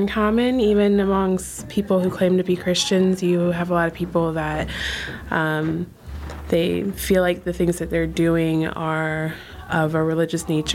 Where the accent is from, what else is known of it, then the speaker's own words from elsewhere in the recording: Arizona, United States; now in Albany, United States; I'm originally from Arizona. I live in Albany right now.